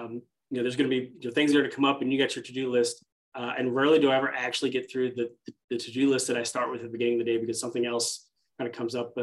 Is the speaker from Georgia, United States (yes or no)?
yes; Atlanta, Georgia, United States; Yeah, so I grew up here in Metro Atlanta, South Forsyth High School, actually, for those from Metro Atlanta.